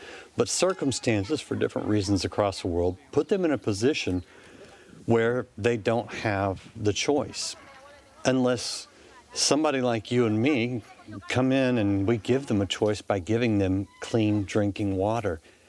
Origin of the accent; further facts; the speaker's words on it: Texas, United States; But today I want to come to you from my home state of Texas.